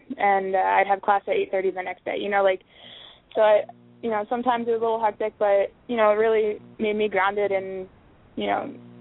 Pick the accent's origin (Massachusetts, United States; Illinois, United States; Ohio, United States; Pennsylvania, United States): Pennsylvania, United States; now in Texas, United States; I graduated from Elmira College in Elmira, New York. I'm originally from Pennsylvania.